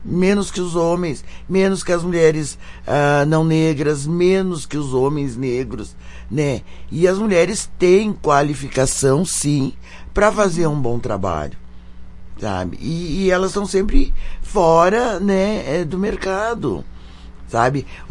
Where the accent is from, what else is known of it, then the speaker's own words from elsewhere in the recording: Caxias do Sul, Rio Grande do Sul, Brazil; born there; Mas eu nasci em Caxias e faço parte dessa cultura de Caxias italiana, que foi onde eu aprendi a fazer muita coisa. Então eu tenho um resgate meu da minha negritude na feijoada, no vatapá, nessas coisas.